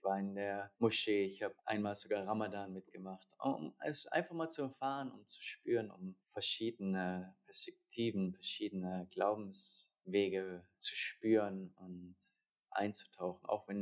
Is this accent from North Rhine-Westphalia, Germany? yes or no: no; Würzburg, Bavaria, Germany; Ich bin in Würzburg geboren, aufgewachsen.